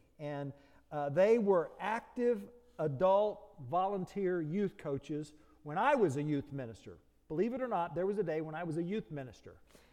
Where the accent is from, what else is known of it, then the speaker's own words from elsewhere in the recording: Tulsa, Oklahoma, United States; When I grew up in Tulsa, Oklahoma, he was on staff at the church